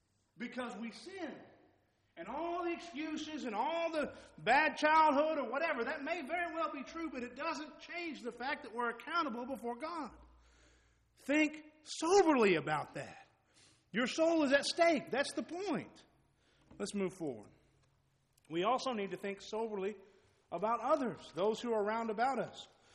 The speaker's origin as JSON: {"language": "English", "town": "Pampa", "region": "Texas", "country": "United States", "tie": "born or raised there", "said": "I grew up in Pampa, Texas. If you've never been there, you probably never will. There's not a whole lot of reason to go there. Small little town in the Panhandle."}